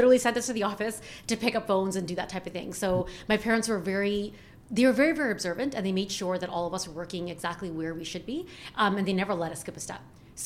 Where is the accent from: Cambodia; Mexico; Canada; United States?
Canada; Scarborough, Ontario; born there; So I was born in Scarborough.